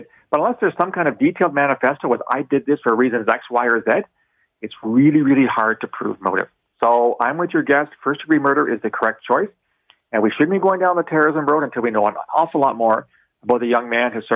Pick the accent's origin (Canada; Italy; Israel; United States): Canada; London, Ontario; and by the way, I'm from London, Ontario, so this kind of strikes home for me.